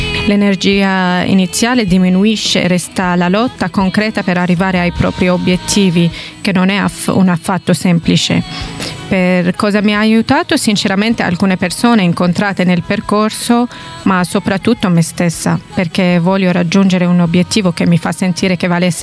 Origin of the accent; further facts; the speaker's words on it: Syria; Italian is a second language; paradossalmente questa sensazione non l'avevo mai provata neanche nella mia lingua madre e nel mio paese. Questo mi ha motivato ancora di più, non solo per integrarmi ma anche per spiegare chi sono, da dove vengo, cos'è davvero la Siria e chi sono i siriani.